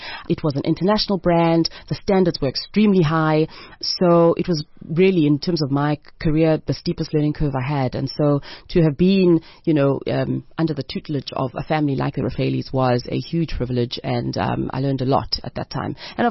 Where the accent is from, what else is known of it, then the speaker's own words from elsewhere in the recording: Grahamstown, Eastern Cape, South Africa; I mean, having been in Grahamstown my whole life, one would be surprised, why didn't you study journali